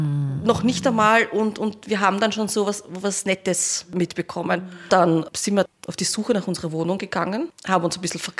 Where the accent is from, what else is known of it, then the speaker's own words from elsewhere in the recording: Vienna, Austria; wir kommen aus Wien und aus Österreich.